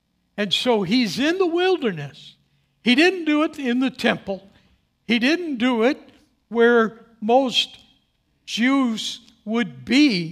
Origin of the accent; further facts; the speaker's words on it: St. Louis, Missouri, United States; I come from St. Louis